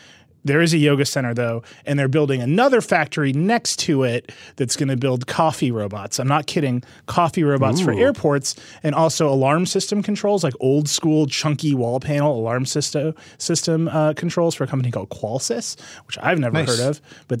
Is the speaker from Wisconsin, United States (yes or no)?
yes; Mount Pleasant, Wisconsin, United States; They're building a factory in my hometown of Mount Pleasant, Wisconsin.